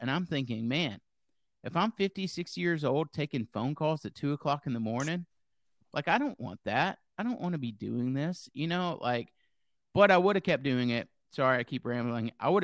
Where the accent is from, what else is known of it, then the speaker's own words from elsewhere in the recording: Nashville, Tennessee, United States; also born or lived in Minnesota; I'm from Nashville, and we moved to Minnesota. So that was like another rebirth and a start over. And we lived there for about 3 years, and it was way too cold. So now we moved back to Nashville